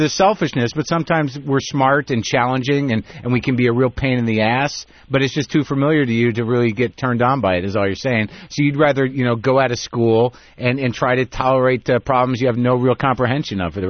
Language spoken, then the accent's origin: English; New Mexico, United States; No, I grew up in New Mexico. We were part of a small tribe of Jews that went to non-Jewish camp.